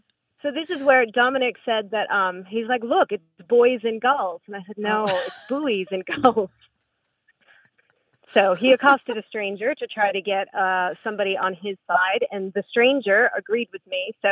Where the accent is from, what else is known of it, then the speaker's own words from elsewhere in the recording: New England, United States; And I am from New England, and I disagree.